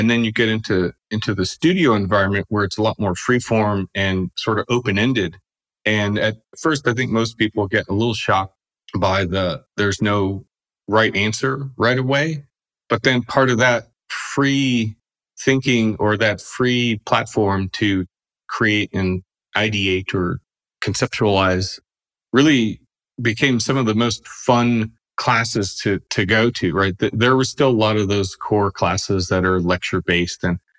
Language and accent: English; New England, United States; and especially kind of growing up in New England area, to this old house and PBS shows like